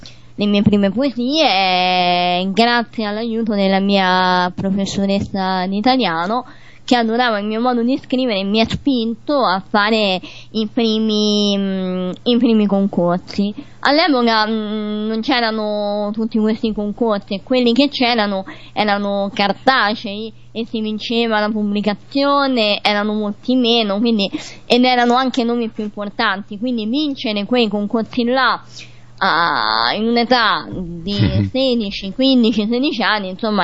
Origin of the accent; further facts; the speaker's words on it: Rome, Lazio, Italy; born there; Allora, io sono nata a Roma da genitori romani e da nonni campani, quindi diciamo che il mio cuore partenopeo comunque è presente anche nelle mie poesie.